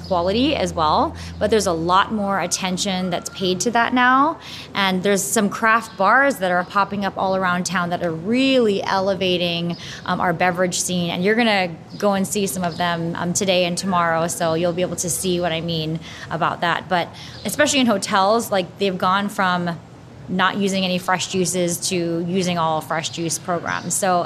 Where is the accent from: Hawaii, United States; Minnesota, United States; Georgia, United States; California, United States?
Hawaii, United States; I am born and raised in Hawaii, and the cocktail scene out here has really, really evolved and changed over the years.